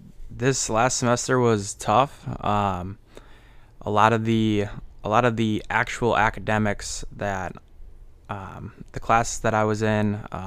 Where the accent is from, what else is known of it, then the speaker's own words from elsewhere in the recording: Stevens Point, Wisconsin, United States; I am from Wisconsin, a small town, Stevens Point.